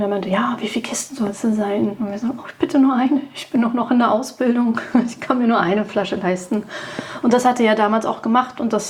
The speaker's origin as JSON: {"language": "German", "region": "Berlin", "country": "Germany", "tie": "born or raised there", "said": "Ich bin geborene Berlinerin"}